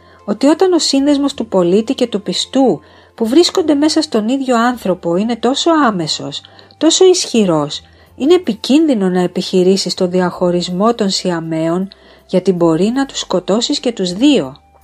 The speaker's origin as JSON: {"language": "Greek", "town": "Agios Ioannis o Rosos", "region": "Central Greece", "country": "Greece", "tie": "born or raised there", "said": "Το βλέπω ακόμα στον Άγιο Ιωάννη το Ρώσο, την πατρίδα μου"}